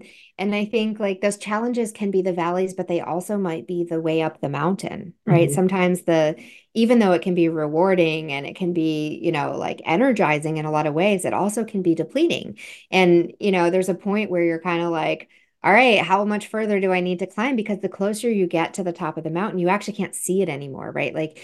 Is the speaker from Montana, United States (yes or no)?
no; Vermont, United States; Maybe it's because I grew up in Vermont in the mountains